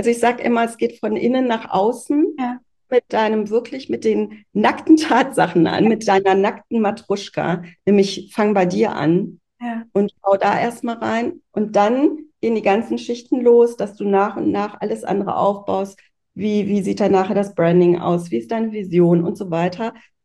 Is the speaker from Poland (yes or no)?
yes; Poland; born there; aber ich bin eben in Polen geboren